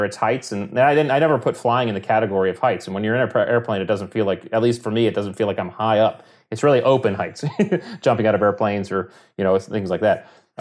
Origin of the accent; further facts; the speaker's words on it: Connecticut, United States; we grew up in Connecticut on the coast, so we both love the ocean.